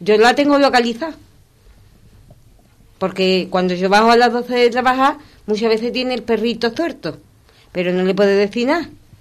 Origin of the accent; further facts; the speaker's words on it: Ubrique, Andalusia, Spain; me dice la chavala, ¿qué eres, andaluza? Claro, con el acento. Y le digo, soy de Ubrique.